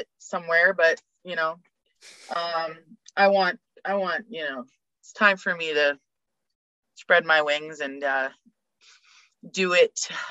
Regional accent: Toronto, Ontario, Canada; I'm not a Leaf fan per se, but I'm always going to support them, you know what I mean? Like, it's my hometown.

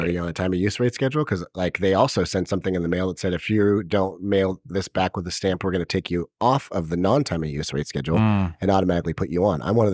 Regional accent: Grass Valley, California, United States; I grew up in Grass Valley, so I'm allowed to talk trash about it.

